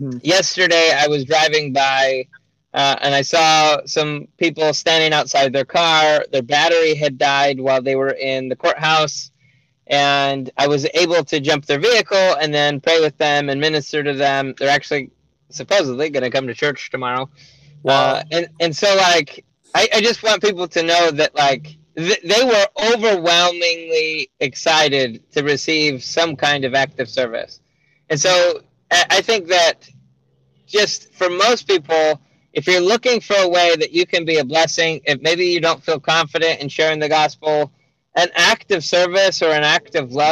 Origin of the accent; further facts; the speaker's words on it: Columbia City, Indiana, United States; And obviously, I'm from Columbia City once again.